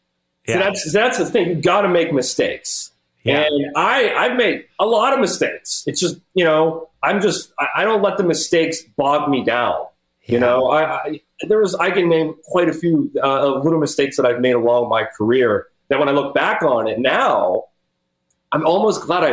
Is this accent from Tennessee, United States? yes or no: no; Pittsburgh, Pennsylvania, United States; I was thinking about what was going on back in my hometown.